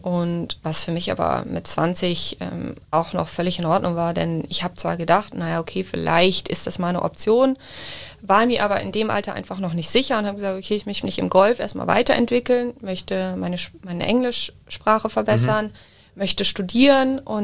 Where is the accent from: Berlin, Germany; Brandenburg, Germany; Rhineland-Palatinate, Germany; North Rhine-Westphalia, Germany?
North Rhine-Westphalia, Germany; Düsseldorf; now in Munich, Germany; Also ich bin ja eigentlich aus Düsseldorf und bis heute habe ich mit denen Kontakt, obwohl ich ja in München wohne.